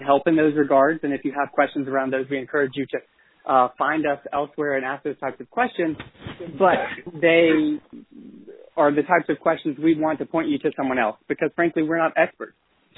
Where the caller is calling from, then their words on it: Hoboken, New Jersey, United States; I'm calling from Hoboken, New Jersey today.